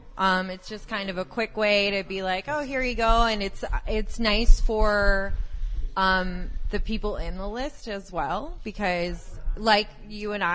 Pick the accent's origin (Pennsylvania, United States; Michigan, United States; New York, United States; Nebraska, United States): Pennsylvania, United States; Pittsburgh; Me, I like, anytime I leave, I'm like, Pittsburgh, I'm from Pittsburgh.